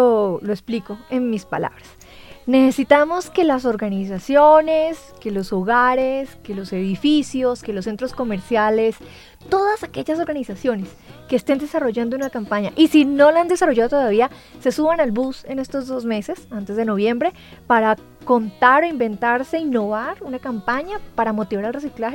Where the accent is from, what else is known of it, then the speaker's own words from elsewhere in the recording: Cali, Valle del Cauca, Colombia; now in Bogotá, Colombia; una iniciativa de un caleño, sí, de mi tierra.